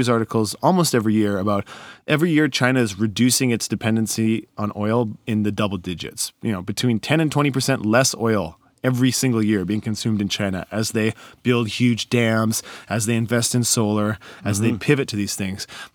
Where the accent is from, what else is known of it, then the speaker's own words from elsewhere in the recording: Canada; I'm a Canadian.